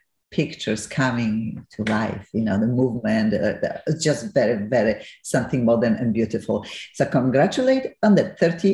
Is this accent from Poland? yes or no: yes; Poland; moved away; I lived for almost 30 years in America, obviously. I am originally from Poland.